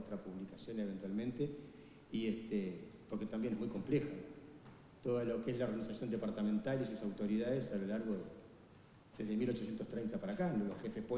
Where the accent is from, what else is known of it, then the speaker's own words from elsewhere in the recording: Uruguay; lo que nos caracteriza como uruguayos